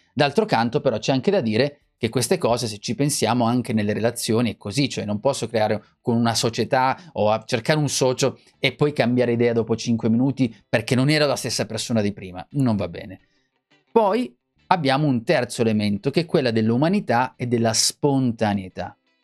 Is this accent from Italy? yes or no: no; Poland; Italian is a second language; Vedi, anche a cosa mi alludo, come polacco.